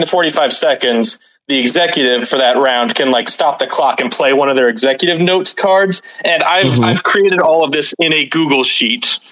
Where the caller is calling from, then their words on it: Canton, Georgia, United States; I am calling from North Georgia, in Canton, Georgia.